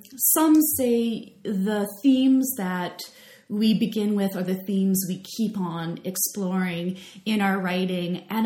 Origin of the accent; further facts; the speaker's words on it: Victoria, British Columbia, Canada; And so I had the really good fortune of growing up in Victoria, BC, and the school I was going to is University of Victoria